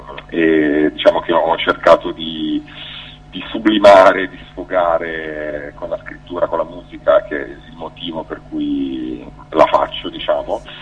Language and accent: Italian; Milan, Lombardy, Italy; io vengo da Milano